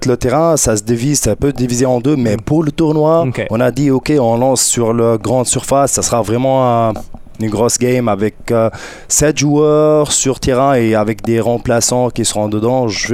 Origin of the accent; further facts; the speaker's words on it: Tunisia; J'étais arbitre aussi en Tunisie, parce que je viens de la Tunisie, du nord d'Afrique.